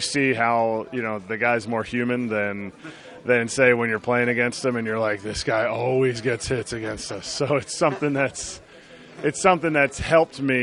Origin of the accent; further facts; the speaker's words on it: Philadelphia, Pennsylvania, United States; I grew up in Philadelphia, so to be able to have a home opener there was really special for me.